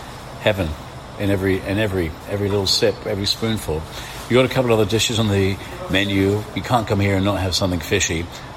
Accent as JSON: {"language": "English", "country": "Ireland", "tie": "born or raised there", "said": "when I was a little kid growing up in Ireland."}